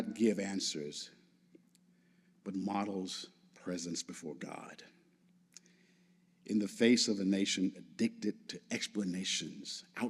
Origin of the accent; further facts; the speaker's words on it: Louisville, Kentucky, United States; And again, I grew up in Louisville, Kentucky, in the South.